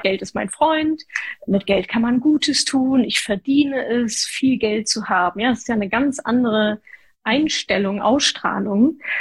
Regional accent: North Rhine-Westphalia, Germany

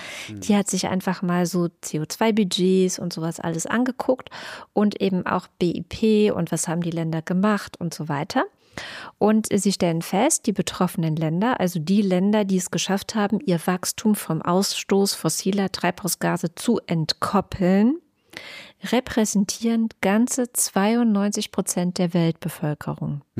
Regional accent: Baden-Württemberg, Germany; ich bin in Baden-Württemberg groß geworden.

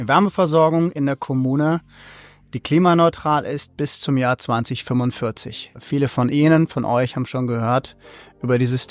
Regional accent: Rhineland, Germany; ich bin ja Rheinländer.

